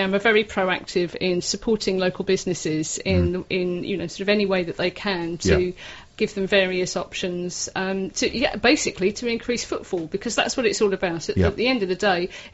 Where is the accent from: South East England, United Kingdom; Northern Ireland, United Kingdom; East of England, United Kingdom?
South East England, United Kingdom; Medway; I mean, I'm from Medway